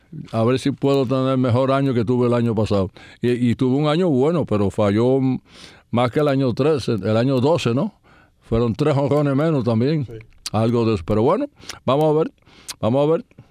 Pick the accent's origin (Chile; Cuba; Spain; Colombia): Cuba; moved away; Yo fui a Puerto Rico cuando salí de Cuba